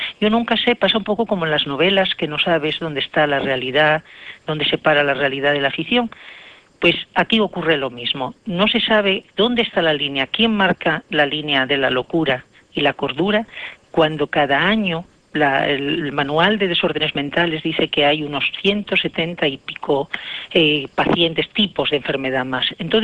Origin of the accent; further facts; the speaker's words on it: Mieres, Asturias, Spain; born there; yo nací en Mieres del Camino, que es por donde transcurre desde León hasta Santiago el camino primitivo